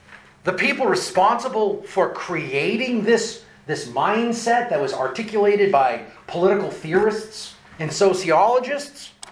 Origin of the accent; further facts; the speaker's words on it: Northbridge, Massachusetts, United States; So I was born and raised in Northbridge. I played football in Northbridge.